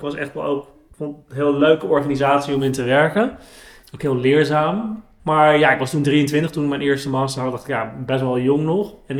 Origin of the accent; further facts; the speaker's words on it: Amsterdam, North Holland, Netherlands; ik ben in Amsterdam-West opgegroeid.